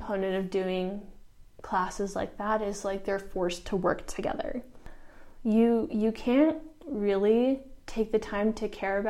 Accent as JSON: {"language": "English", "region": "Ohio", "country": "United States", "tie": "born or raised there", "said": "I grew up in Ohio, where it's flat and cornfields."}